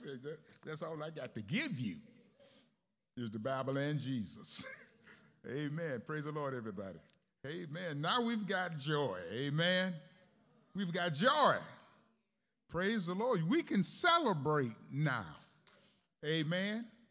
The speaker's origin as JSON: {"language": "English", "town": "Greenville", "region": "Mississippi", "country": "United States", "tie": "born or raised there", "said": "I was born and raised in Mississippi, Greenville. On Luster Street, everybody was my mom and my daddy."}